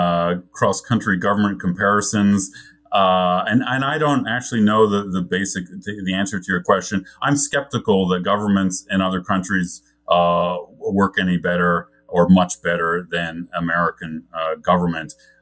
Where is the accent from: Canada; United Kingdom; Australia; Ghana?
Canada; now in United States; I grew up in Canada with which has a British parliamentary system.